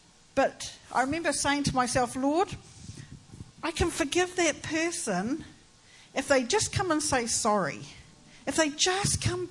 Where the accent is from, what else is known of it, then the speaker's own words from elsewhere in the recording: New Zealand; I come from New Zealand.